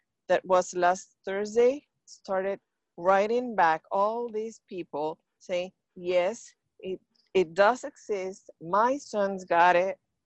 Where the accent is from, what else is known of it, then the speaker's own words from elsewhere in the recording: Lima, Peru; I'm from Peru, South America.